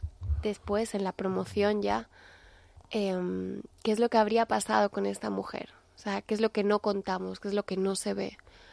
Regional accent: Spain; yo como española

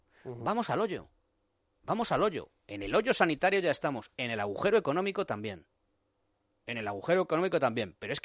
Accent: Madrid, Community of Madrid, Spain; Y los que van a confinarnos, pues somos los madrileños.

